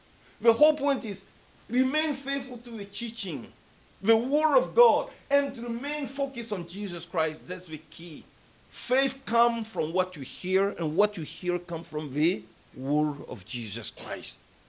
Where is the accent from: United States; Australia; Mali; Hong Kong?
Mali; now in Senegal; I'm from Mali. I'm in a foreign land.